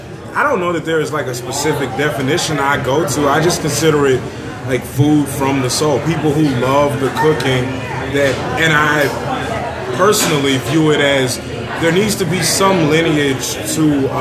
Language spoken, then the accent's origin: English; Louisiana, United States; now in Des Moines, United States; My people are from Georgia. I grew up in Louisiana. Those mm-hmm. people are from Louisiana. So, like, I grew up on this stuff. And so to come to Des Moines and live here